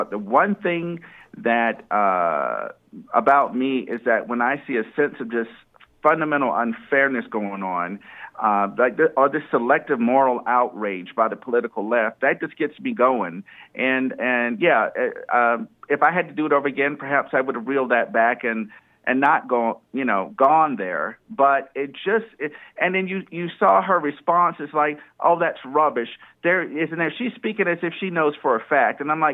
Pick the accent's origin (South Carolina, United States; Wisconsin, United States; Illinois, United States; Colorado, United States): South Carolina, United States; I'm from South Carolina in the Deep South.